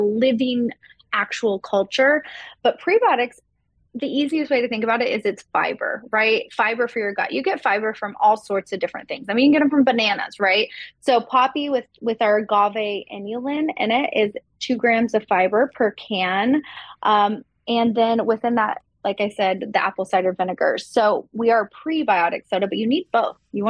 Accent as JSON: {"language": "English", "region": "Texas", "country": "United States", "tie": "born or raised there", "said": "I grew up in Texas. I used to spend my summers going to Sonic"}